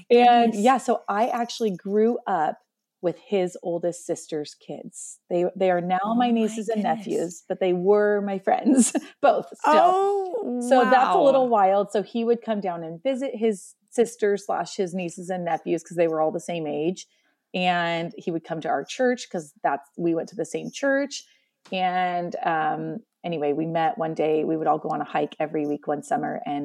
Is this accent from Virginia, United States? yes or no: no; Oregon, United States; now in Central Washington, United States; But my husband and I, we live in Central Washington. I'm from Oregon, and we're raising our family on a few little acres out here